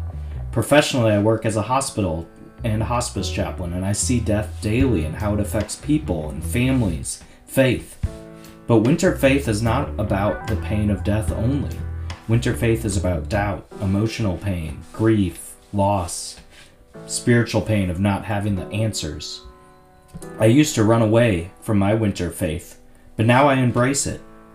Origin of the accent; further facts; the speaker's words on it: Wisconsin, United States; I grew up in Wisconsin, so I know what winter feels like. I grew up feeling at peace in the cold, frigid air.